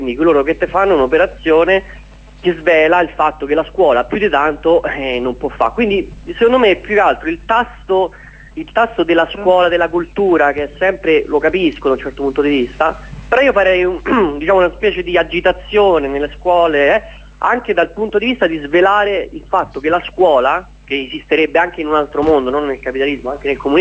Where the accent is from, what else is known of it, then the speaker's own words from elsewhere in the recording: Rome, Lazio, Italy; now in Milan, Italy; In realtà mi seguo da Milano, sono di Roma, mi seguo da Milano in streaming